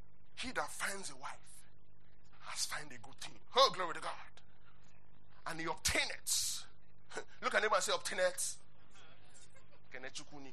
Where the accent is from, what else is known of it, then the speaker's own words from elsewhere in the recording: Abuja, Federal Capital Territory, Nigeria; It is a language I grew up learning in Abuja city, which is Yoruba.